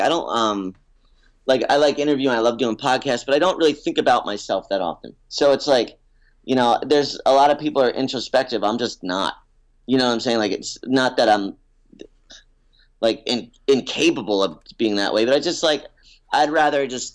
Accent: Albany, New York, United States; Yep, I'm from Albany, the home of bar fighting.

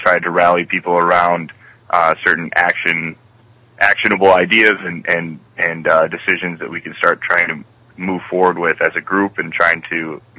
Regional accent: Michigan, United States; moved away as an adult; now in Los Angeles, United States; Teaching in LA is what brought me out here. I grew up in Michigan.

